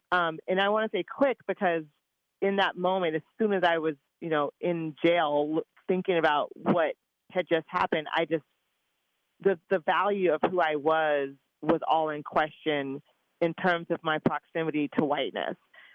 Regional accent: Eugene, Oregon, United States; even though I'm from Eugene, even though I've worked in lots of areas of Eugene that are very community-based

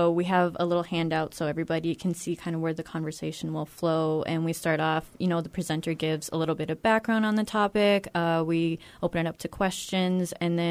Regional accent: Minot, North Dakota, United States; I'm originally from Minot, so I kind of knew where a good space would be.

